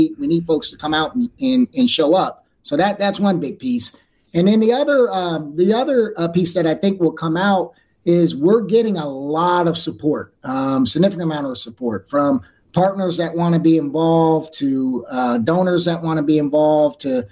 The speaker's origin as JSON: {"language": "English", "town": "Sacramento", "region": "California", "country": "United States", "tie": "born or raised there", "said": "As I said, I grew up in South Sacramento. We rarely came to campus"}